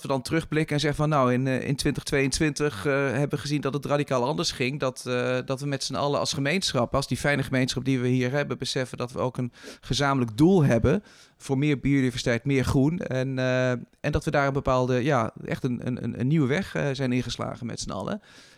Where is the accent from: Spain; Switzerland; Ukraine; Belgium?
Switzerland; also born or lived in England; now in Netherlands; ik ben mijn hele leven heb ik opgegroeid in het buitenland. Ik heb op kostschool gezeten in Engeland. Ik ben in Zwitserland opgegroeid. Rotterdam gaan studeren. En uiteindelijk zijn we hier dan een beetje gaan settelen.